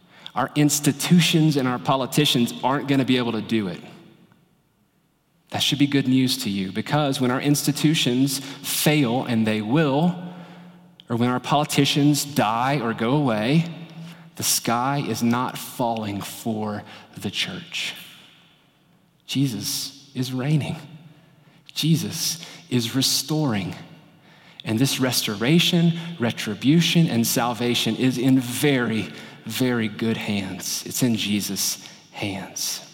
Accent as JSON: {"language": "English", "region": "North Carolina", "country": "United States", "said": "My home state of North Carolina has the largest population of Dagar people or Montagnard people outside of Southeast Asia."}